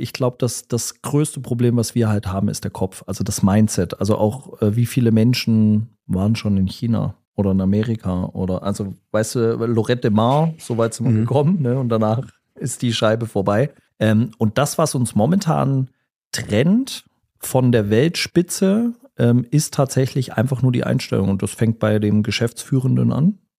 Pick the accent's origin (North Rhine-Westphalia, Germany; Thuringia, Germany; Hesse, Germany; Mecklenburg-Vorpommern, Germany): Thuringia, Germany; Sondershausen; born there; now in Stuttgart, Germany; ich komme ja aus Stuttgart, nicht aus Gera, also ich bin ja geboren in Sondershausen, aber ich komme ja jetzt aus Stuttgart